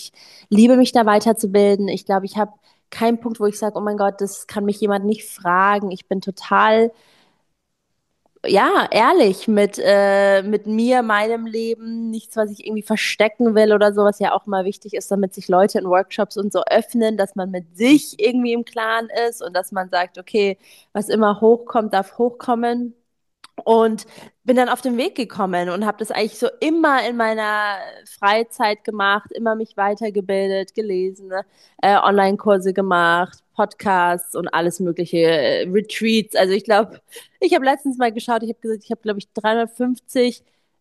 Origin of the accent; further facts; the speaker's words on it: Munich, Bavaria, Germany; now in Berlin, Germany; ich bin 31 Jahre alt. Ich bin in München aufgewachsen, war da auf der internationalen Schule, bin halb Amerikanerin, halb Deutsch.